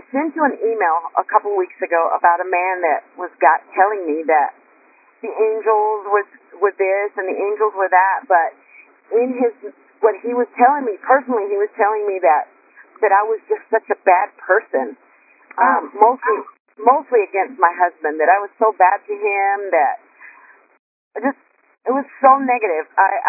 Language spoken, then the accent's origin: English; Snyder, Texas, United States; Well, I'm from … I am from Snyder, Texas.